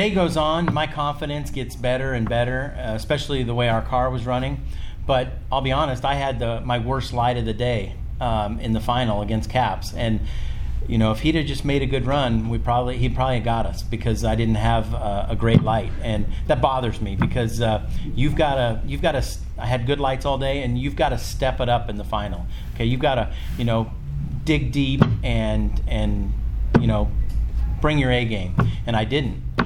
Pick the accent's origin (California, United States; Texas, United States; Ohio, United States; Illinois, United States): California, United States; Alturas; I call this my home racetrack because I grew up in Alturas, California. This was the closest national event to where I used to live. It's a little town, you know, northeastern California.